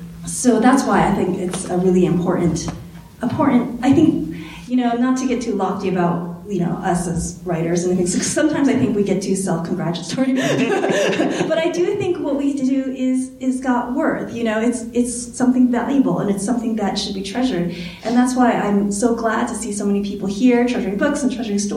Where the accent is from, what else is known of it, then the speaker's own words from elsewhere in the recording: United States; "I don't know anything in Chinese, you know, and I'm American." And he's like, "Okay," and so I explained to him how my parents had moved to the United States, you know, had immigrated.